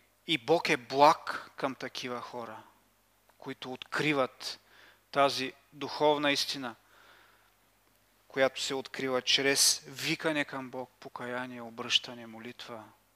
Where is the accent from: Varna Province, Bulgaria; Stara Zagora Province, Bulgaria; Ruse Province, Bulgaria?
Stara Zagora Province, Bulgaria; Kazanlak; Но си спомням едно земетресение в моя роден град Казанлък.